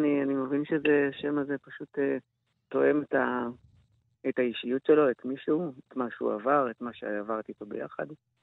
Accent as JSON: {"language": "Hebrew", "town": "Tirat Zvi", "region": "Northern District", "country": "Israel", "said": "אני במקור מקיבוץ דתי, טירת צבי"}